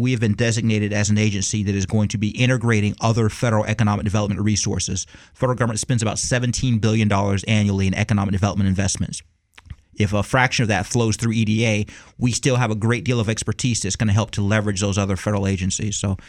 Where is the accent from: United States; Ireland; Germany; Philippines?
United States; Youngstown, Ohio; You know, when I say I'm from Youngstown, Ohio, people say, okay, well, this guy kind of knows what he's talking about. He's lived it.